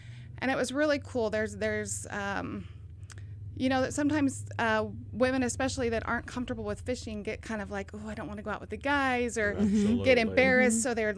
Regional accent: California, United States; now in Oregon, United States; that I have now been in Oregon for almost 20 years and really wanted to hunt and fish. I've fished, but I'm from California.

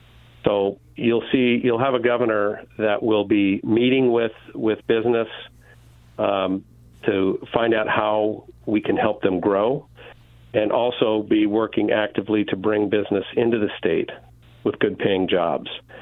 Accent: Montana, United States; moved away as an adult; And we moved to Oregon after college. I grew up in Montana on a cattle ranch. But we moved to Oregon

